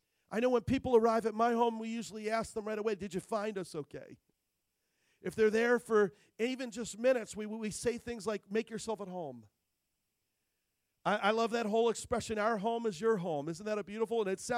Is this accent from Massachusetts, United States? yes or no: no; New Jersey, United States; also born or lived in California / New York; I guess my home, I was born in California, lived in New York, but I guess my home is New Jersey. I lived there most of my life growing up. That's home.